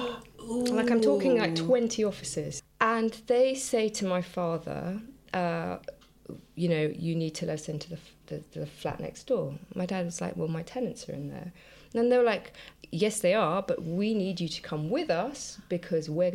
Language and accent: English; Jersey; So when I was a kid, I grew up in Jersey, and we lived in a house that had a little, like a separate part, or a little wing. And because Jersey is a tourist place